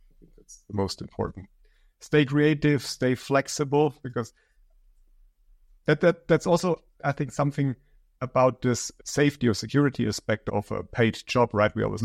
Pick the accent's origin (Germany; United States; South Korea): Germany; English is a second language; I'm from Germany, yes.